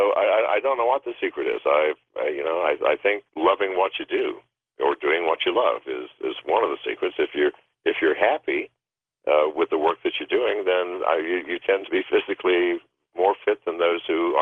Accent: United States; moved away as an adult; I love America. I am an American.

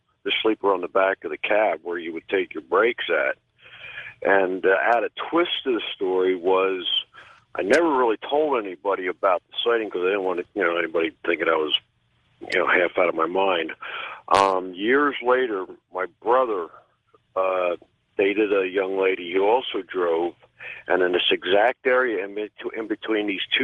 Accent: Las Vegas, Nevada, United States; I grew up actually in Vegas.

